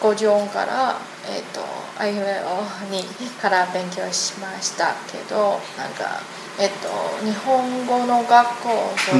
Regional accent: Taiwan; Japanese is a second language; 全部台湾で、なんか、小学、幼稚園から英語に勉強していました。

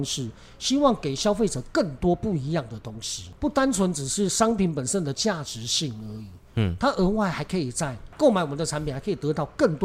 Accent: Taiwan; 我们台湾人在异乡

